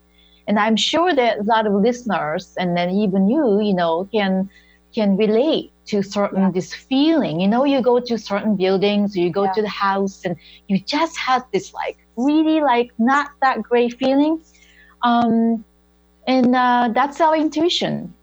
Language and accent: English; Japan; You know, I was born and raised in Japan.